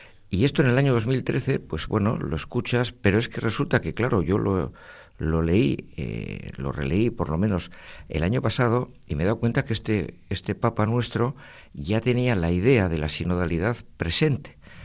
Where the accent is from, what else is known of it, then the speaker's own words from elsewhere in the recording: Bilbao, Basque Country, Spain; Yo soy bilbaíno, pero no. Las bilbainadas no llegan a tanto.